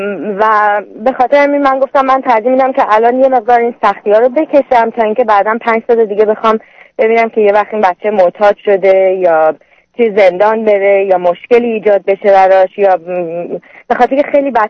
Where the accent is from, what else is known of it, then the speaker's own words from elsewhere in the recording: Iran; now in San Diego, United States; ما 98 از ایران اومدیم